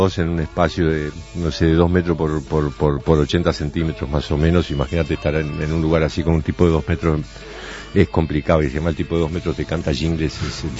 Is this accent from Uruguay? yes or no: yes; Piriápolis, Maldonado, Uruguay; soy de Piriápolis, me crié, viví allá y sigo estando en aquel lugar ahora los fines de semana y los veranos